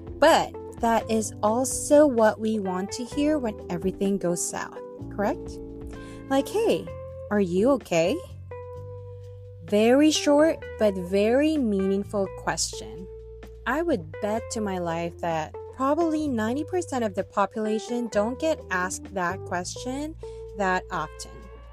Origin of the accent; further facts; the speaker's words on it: Philippines; English is a second language; So obviously I'm Filipino, so duh, I will have an accent.